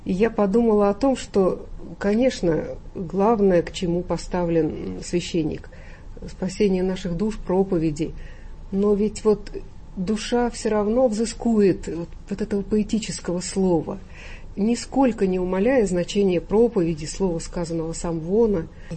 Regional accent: Omsk Oblast, Russia; А я из севера Омска, это Муромцевский район, который граничит с Новосибирской.

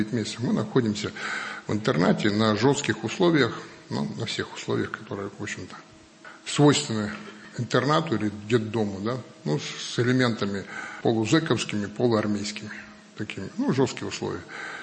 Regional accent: Chukotka Autonomous Okrug, Russia; Ну, родился на Чукотке. Родился, жизнь на Чукотке. То есть у нас одна школа на 4 поселка. Это 9 месяцев в интернате.

